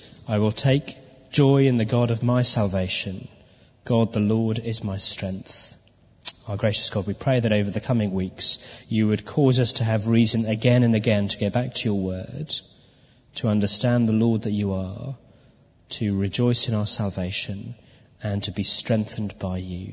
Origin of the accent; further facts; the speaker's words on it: England, United Kingdom; I'm pretty English